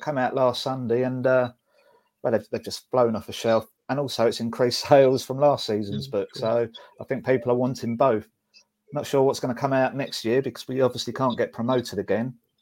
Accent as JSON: {"language": "English", "town": "Clacton-on-Sea", "region": "East of England", "country": "United Kingdom", "tie": "born or raised there", "said": "A guy called Aaron Pereira in my hometown of Clacton-on-Sea at Lost Arts Social Club."}